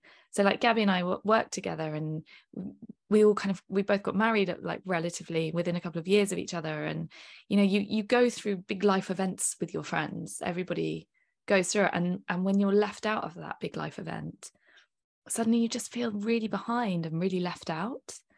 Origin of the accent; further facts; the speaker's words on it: United Kingdom; Because we're British.